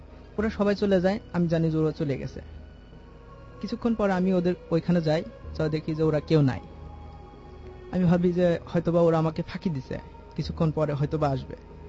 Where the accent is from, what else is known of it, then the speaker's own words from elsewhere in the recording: Kushtia, Khulna Division, Bangladesh; now in Dhaka, Bangladesh; আমি খিলখাত থেকে আসছি, আমার গ্রামের বাড়ি কুষ্টিয়া।